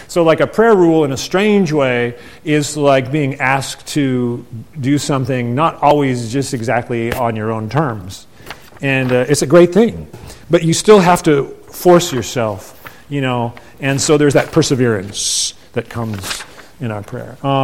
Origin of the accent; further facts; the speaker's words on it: Hawaii, United States; also born or lived in California; I grew up in Hawaii, so we didn't have snow, you know, but we moved to California.